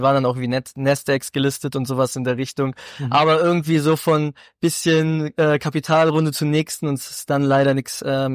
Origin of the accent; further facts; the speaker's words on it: Giessen, Hesse, Germany; Von daher eigentlich aufgewachsen in Gießen, nähe Frankfurt